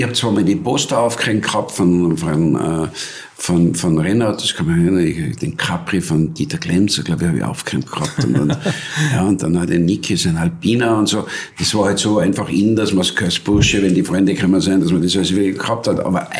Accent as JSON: {"language": "German", "region": "Tyrol", "country": "Austria", "tie": "born or raised there", "said": "Und ich habe dort, wo ich aufgewachsen bin in Tirol, das war jetzt einmal bei Weitem nur sehr leicht kontrolliert von Polizei"}